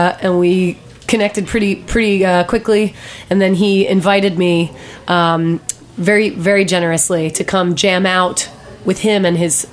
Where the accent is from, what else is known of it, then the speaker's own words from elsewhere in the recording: Delaware, United States; I grew up in Delaware.